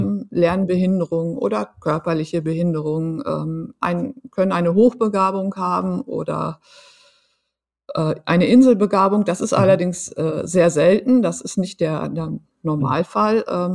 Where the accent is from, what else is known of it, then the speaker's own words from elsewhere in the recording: Lower Saxony, Germany; ich bin auf dem Land groß geworden, im Emsland.